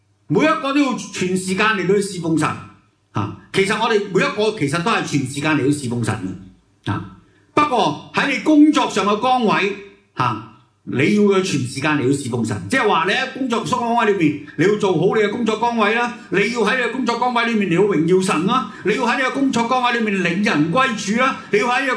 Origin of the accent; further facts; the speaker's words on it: Hong Kong; 我们香港人的教导就是读好些书咯